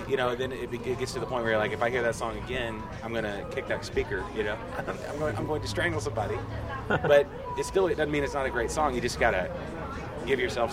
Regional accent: Arkansas, United States; So I grew up in Arkansas. I was in Arkansas over the holidays, and I tried to drink all Arkansas beers while I was there.

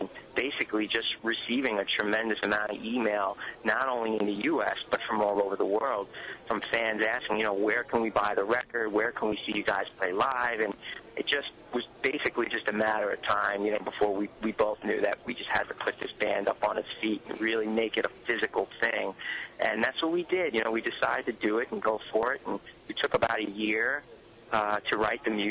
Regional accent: New York City, New York, United States; growing up in New York City and having the influences from my parents at an early age, starting from like

